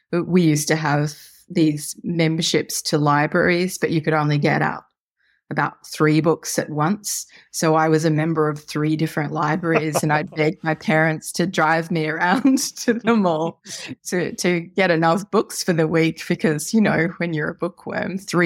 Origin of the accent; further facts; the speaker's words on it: Australia; And I feel that being Australian gives me this sort of unique position that I can translate for the Americans the British sensibility.